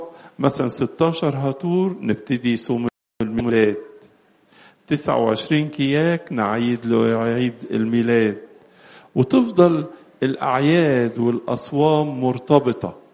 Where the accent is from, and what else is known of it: Egypt